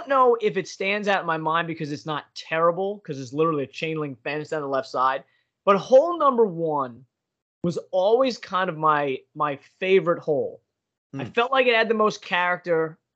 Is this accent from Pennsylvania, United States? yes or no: yes; Pennsylvania, United States; And, you know, he finds out I'm from Pennsylvania.